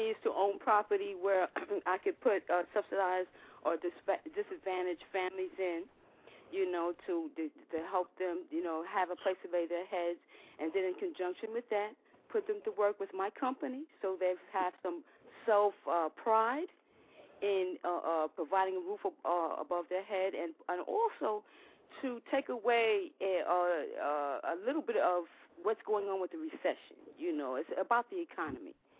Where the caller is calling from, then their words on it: Queens, New York, United States; I'm calling from my office in Woodside, Queens.